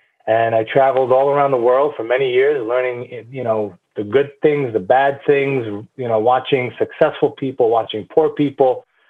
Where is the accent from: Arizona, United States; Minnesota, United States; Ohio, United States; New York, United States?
New York, United States; So, born and raised in New York to immigrant family. I like to say we spoke two languages at home, English and bad English.